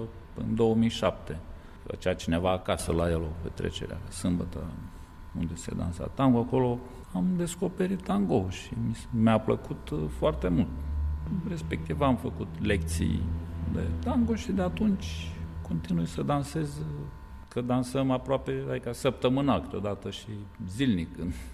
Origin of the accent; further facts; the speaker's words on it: Abaclia, Basarabeasca District, Moldova; Sunt din Republica Moldova, din satul Abaclia, raionul Basarabeasca, acum, la graniță cu Ucraina, spre Cetatea Albă. Și da, acolo am văzut lumina zilei.